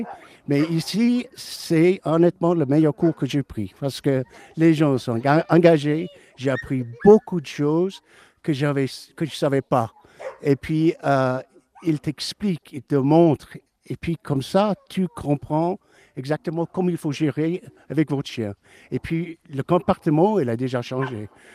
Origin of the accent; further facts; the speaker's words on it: San Francisco, California, United States; On habite depuis 30 ans à Beauvais. Mais avant, je viens de San Francisco.